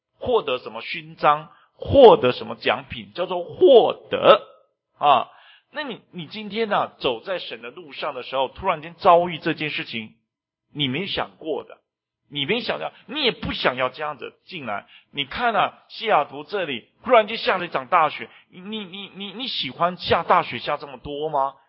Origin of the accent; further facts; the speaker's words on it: Taiwan; 就像我们住在台湾长大的都要当兵，义务要当兵